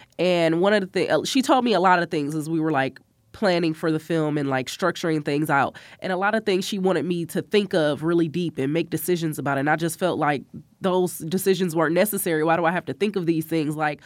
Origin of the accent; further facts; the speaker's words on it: Midwest, United States; she felt like it was really unique that our story was based in the Midwest and that we're from the Midwest.